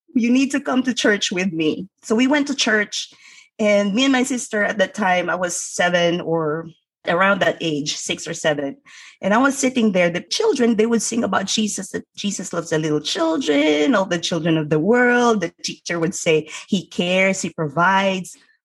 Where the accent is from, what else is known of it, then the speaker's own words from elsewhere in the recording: Philippines; And growing up in the Philippines, I would remember me and my sister, it was just so difficult